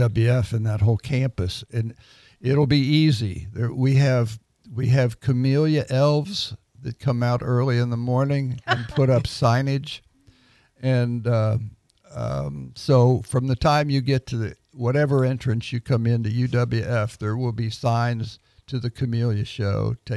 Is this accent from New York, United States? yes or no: no; Kentucky, United States; I grew up in Kentucky.